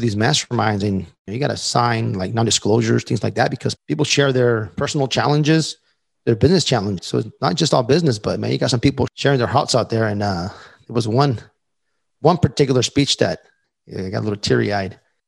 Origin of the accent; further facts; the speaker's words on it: El Paso, Texas, United States; Dallas, Austin, my hometown, El Paso, Texas